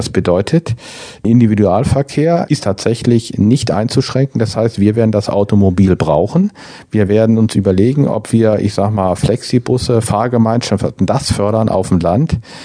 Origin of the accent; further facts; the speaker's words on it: Gifhorn, Lower Saxony, Germany; Ich komme ja aus Gifhorn